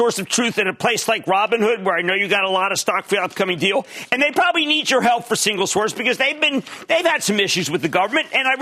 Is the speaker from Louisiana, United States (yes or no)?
no; New Jersey, United States; Let's go to Kevin in my home state, New Jersey. I have a lot of home states.